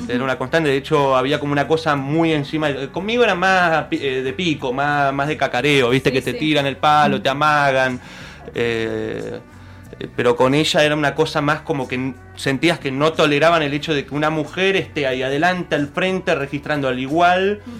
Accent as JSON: {"language": "Spanish", "country": "Argentina", "said": "nos ve que somos extranjeros, ve que somos argentinos"}